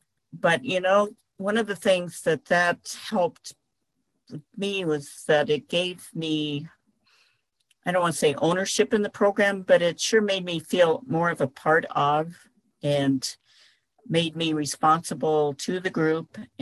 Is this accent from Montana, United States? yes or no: yes; Montana, United States; Good morning, everyone. I am from Montana.